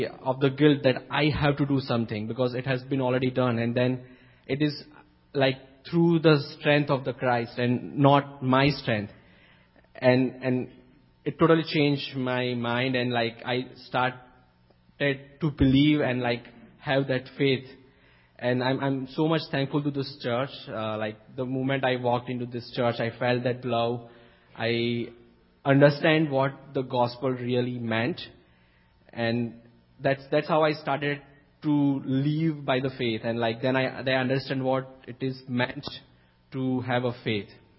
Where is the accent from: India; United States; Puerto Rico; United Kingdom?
India; now in Canada; I'm from India. And I came to Canada in 2014. I was born and brought up in a Christian family.